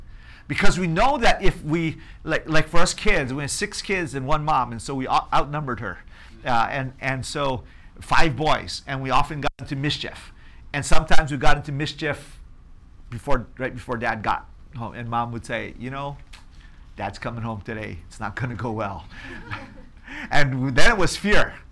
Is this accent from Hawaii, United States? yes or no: yes; Hawaii, United States; I grew up in Hawaii, and he did a lot of travel to Asia, throughout Asia, just business-wise.